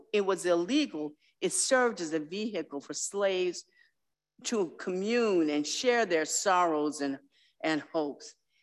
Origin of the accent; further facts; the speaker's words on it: Chicago, Illinois, United States; also born or lived in South Africa; in South Africa, I was always accused of being a gangster because I was from Chicago.